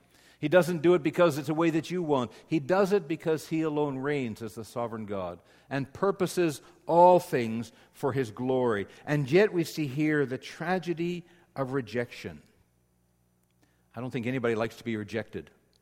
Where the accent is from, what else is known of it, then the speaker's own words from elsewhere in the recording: Corona, Ontario, Canada; I remember growing up in Corona, Ontario, and I was a chubby kid on the block.